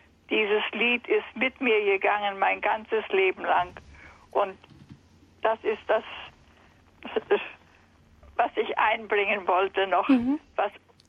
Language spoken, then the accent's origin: German; Warmian-Masurian Voivodeship, Poland; Ich komme aus dem Ermland. aus dem ostpreußischen katholischen Ermland.